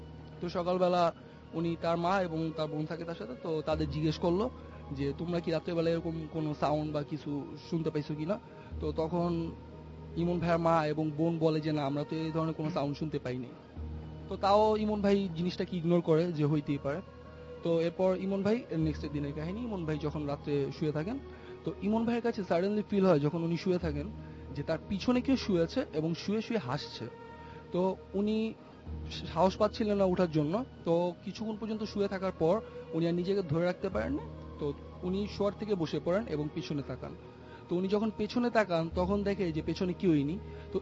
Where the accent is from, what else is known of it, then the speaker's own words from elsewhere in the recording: Dhaka, Dhaka Division, Bangladesh; মগবাজার থেকে, আমি ধানমন্ডি আইডিয়াল কলেজে পড়ছি।